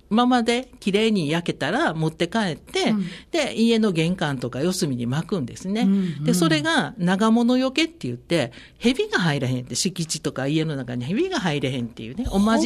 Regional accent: Nishinomiya, Hyogo, Japan; ただね、西宮のね、生まれ育った荒野からこそ、

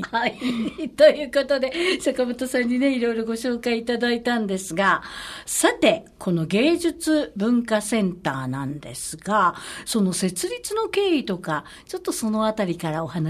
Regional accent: Nishinomiya, Hyogo, Japan; 地元、我々のね、地元西宮にあるっていうのはちょっと誇りですよね。

